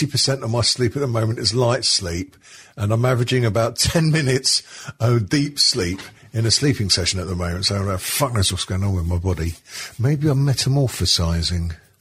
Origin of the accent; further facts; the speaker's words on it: South West England, United Kingdom; Cornish Monkey. I'm a Cornish Monkey.